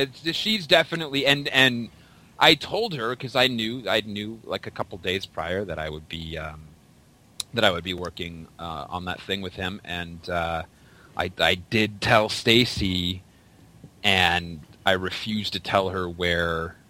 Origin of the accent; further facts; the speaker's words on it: Mississauga, Ontario, Canada; Cool, me too, man. I'm from Mississauga